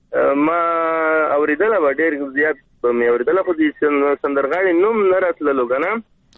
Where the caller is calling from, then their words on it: Dubai, United Arab Emirates; د دوبۍ څخه درسره ملګری شوم.